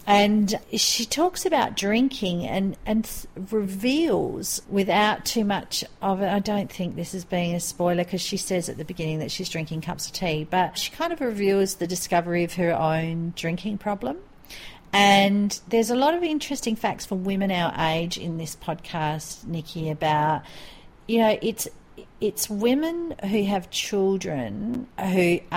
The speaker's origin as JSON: {"language": "English", "country": "Australia", "said": "our American friends don't appear to drink as much as our Australian friends, and definitely our European friends don't appear to drink as much as our Australian friends. I reckon our British friends would drink as much as us, though."}